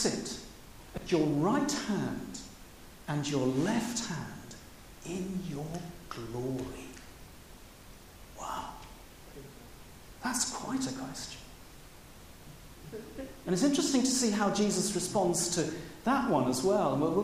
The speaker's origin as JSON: {"language": "English", "region": "London", "country": "United Kingdom", "tie": "born or raised there", "said": "I grew up in the Putney-Wimbledon area."}